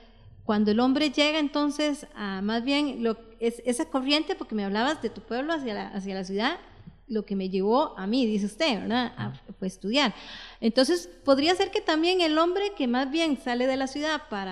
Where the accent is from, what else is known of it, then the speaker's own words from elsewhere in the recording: San José, Costa Rica; born there; yo nací en San José, soy de provincia, no soy de áreas rurales ni nada por el estilo.